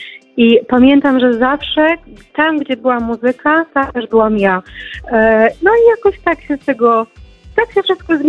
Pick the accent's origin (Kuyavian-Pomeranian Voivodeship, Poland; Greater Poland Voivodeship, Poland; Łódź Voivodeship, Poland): Kuyavian-Pomeranian Voivodeship, Poland; Nakło nad Notecią; Ja pochodzę właśnie z terenu właśnie Pałk, Kujaw, więc myślę, że bardzo, bardzo ciekawego. Generalnie zakład nad Notecią. Jestem nakielanką, że tak powiem, od urodzenia